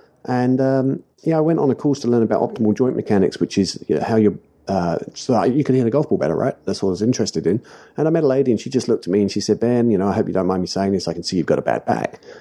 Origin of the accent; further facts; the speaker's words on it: London, United Kingdom; moved away as an adult; now in New Zealand; I'm originally from North London. So yeah, I've been out of London though for a long time, since I was 19. I'm 42 now, so do the math.